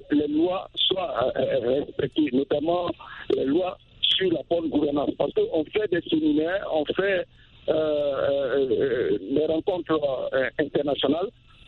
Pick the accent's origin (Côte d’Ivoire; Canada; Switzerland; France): Côte d’Ivoire; chez nous en Côte d'Ivoire